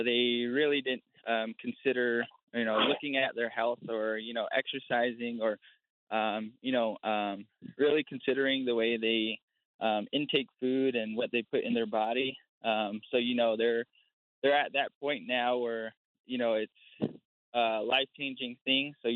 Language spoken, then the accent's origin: English; Laguna Pueblo, New Mexico, United States; I am from Laguna Pueblo. And, you know, my thoughts on this topic, it really hits home just because, you know, I've grew up on the reservation since I was a little kid.